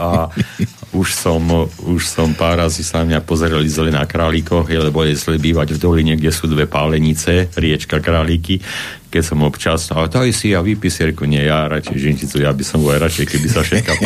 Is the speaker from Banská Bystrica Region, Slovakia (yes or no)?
yes; Majer, Banská Bystrica Region, Slovakia; však ja som tuto nedaleko z Majera z dediny, viete, tak na dedine to bolo celé leto pri ohničku